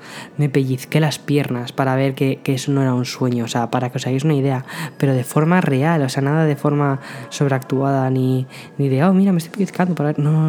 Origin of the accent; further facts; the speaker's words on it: Madrid, Community of Madrid, Spain; also born or lived in San Antonio; now in New York, United States; Yo estuve viviendo allí durante un año entero en San Antonio, y ahora este año me he trasladado a Nueva York. Pero yo soy de Madrid, vengo de Madrid, España. Es una ciudad grande, bastante grande.